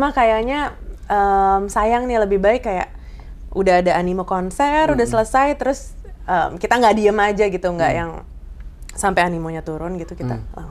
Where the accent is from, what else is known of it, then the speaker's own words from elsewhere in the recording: Jakarta, Indonesia; Gue dari Jakarta ya.